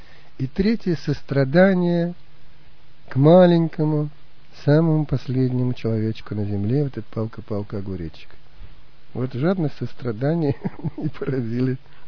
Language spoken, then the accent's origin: Russian; China; детство провел в Китае